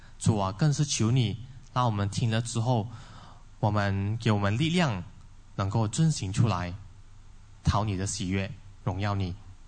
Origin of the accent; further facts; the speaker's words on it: Alor Setar, Kedah, Malaysia; now in Penang, Malaysia; 我是从北部来的，我在槟城算是有十多年了，如果扣掉三年在吉隆坡这里读神学有十二年，我本身是阿罗斯大人啊，会讲福建话，广东话就不怎么样啊。